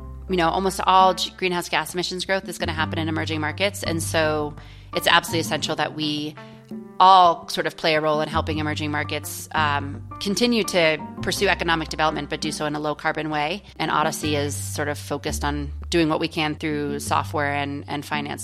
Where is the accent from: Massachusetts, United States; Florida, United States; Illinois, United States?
Massachusetts, United States; Concord; I mean, the first thing you have to know about growing up in Concord, Mass is we are very proud of our role in the Revolutionary War.